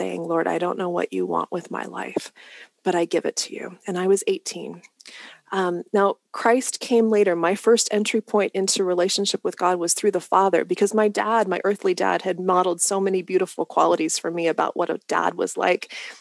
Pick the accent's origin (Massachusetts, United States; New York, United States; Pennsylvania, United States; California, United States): California, United States; Arcadia; Yeah, so Arcadia, California, I'm a Southern California girl, which you would never know by looking at me.